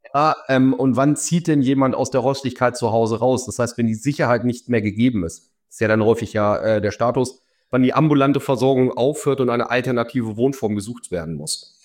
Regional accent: Lower Saxony, Germany; In der nächstgrößeren Stadt meiner Heimat, hier in Hildesheim.

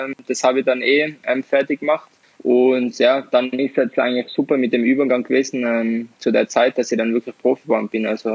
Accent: Tyrol, Austria; bei uns in Tirol

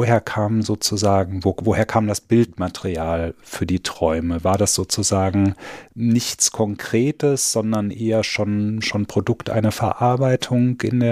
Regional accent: North Rhine-Westphalia, Germany; Aber ich wäre, wie gesagt, nicht auf die Idee gekommen, das Sauerland sozusagen, der Landstrich, wo ich groß geworden bin, dazu sagen, das ist meine Heimat.

